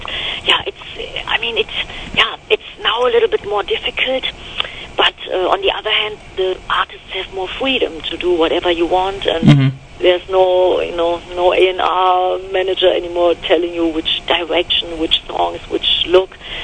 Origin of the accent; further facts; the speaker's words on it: Düsseldorf, North Rhine-Westphalia, Germany; it was in December in my hometown in Germany, in Düsseldorf